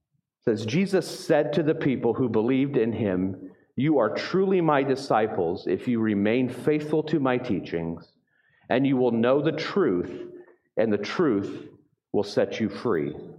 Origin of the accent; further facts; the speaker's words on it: Texas, United States; I'm from Texas.